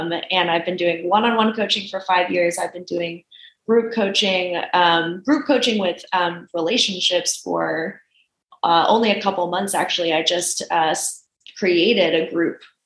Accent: Midwest, United States; also born or lived in Kansas; now in Seattle, United States; live in Seattle now, but like I was living in Kansas at the time. And so it was just like, you know, growing up in the Midwest

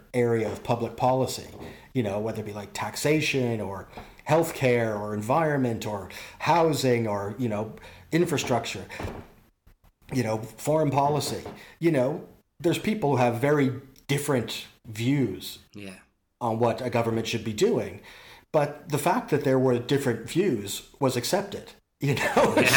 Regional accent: Canada; And now Canada, you know, obviously a big country, my home country, moving to legalize cannabis.

